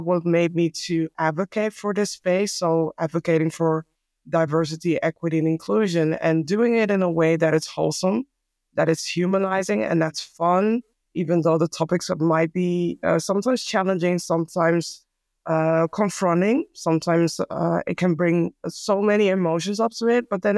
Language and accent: English; Amsterdam, North Holland, Netherlands; born or raised there; English is a second language